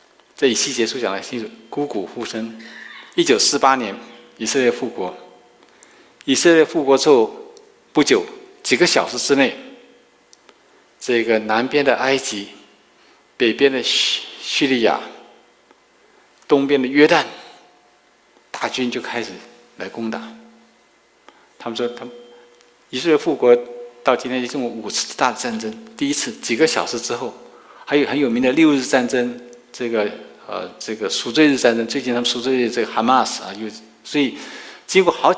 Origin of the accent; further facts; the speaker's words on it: Taiwan; now in United States; 你们在中国长大，我在台湾长大，我们孩子在美国长大